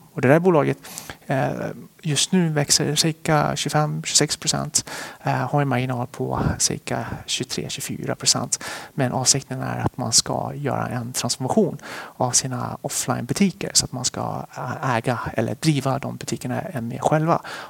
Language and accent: Swedish; Sweden; även om vi kommer från Sverige, vi säger att vi är från Sverige